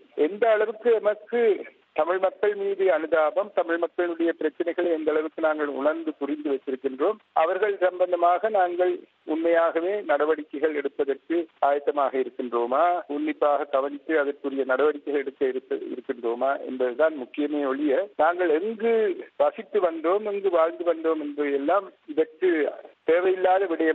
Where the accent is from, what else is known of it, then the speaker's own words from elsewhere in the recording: Colombo, Western Province, Sri Lanka; அதாவது நான் இருந்து வந்த இடம், நான் கொழும்பில் பிறந்து கொழும்பில் வளர்ந்தேன். என்னுடைய பூர்வீகம் வட மாகாணத்தில்.